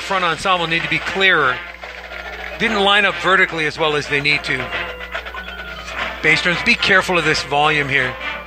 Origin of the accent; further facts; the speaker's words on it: California, United States; I'll be doing music ensemble performance tonight. I'm from Southern California.